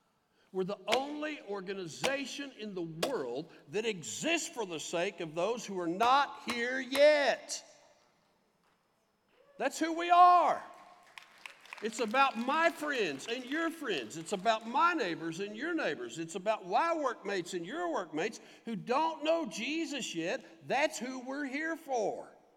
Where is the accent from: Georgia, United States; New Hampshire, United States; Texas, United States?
Texas, United States; Dallas; also born or lived in South Florida, United States; now in Kansas City, United States; I grew up in around the Dallas area, so I've been a Cowboy fan for life. I spent 21 years in South Florida.